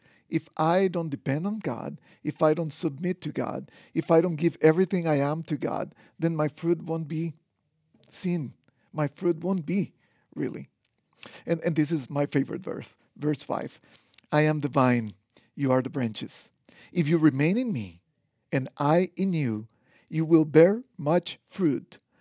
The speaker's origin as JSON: {"language": "English", "country": "Costa Rica", "said": "Many of you don't know, but I'm from Costa Rica. Yes, paradise in Central America."}